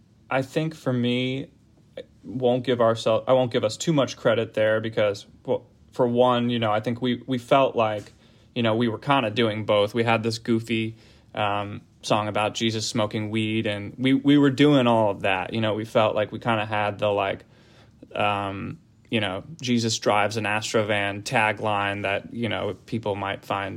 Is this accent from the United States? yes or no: yes; Philadelphia, Pennsylvania, United States; my brother older brother went to college in Baltimore, and I grew up in the Philadelphia area, so it wasn't too far away.